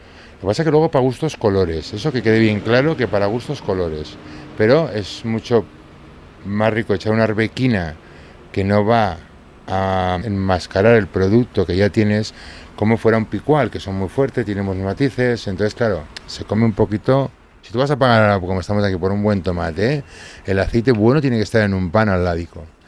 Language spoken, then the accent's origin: Spanish; Navarre, Spain; como soy de Navarra y somos bastante tradicionales